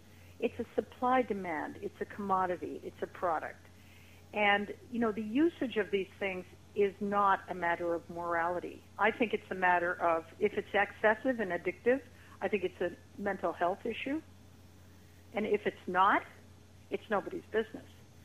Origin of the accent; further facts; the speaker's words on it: United States; now in Canada; I'm originally an American, but I've lived in Canada for more than 30 years, and I know a lot about Mexico.